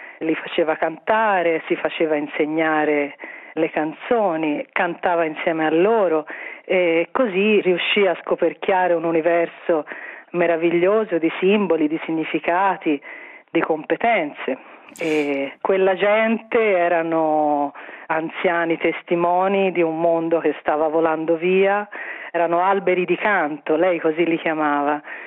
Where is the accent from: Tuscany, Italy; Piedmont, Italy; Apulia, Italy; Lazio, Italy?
Tuscany, Italy; io da toscana, insomma